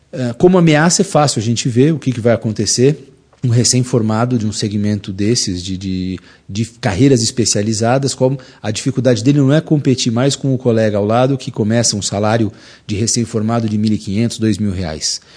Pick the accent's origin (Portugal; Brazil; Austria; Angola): Brazil; A observação que ele fez e que me assusta aqui como brasileiro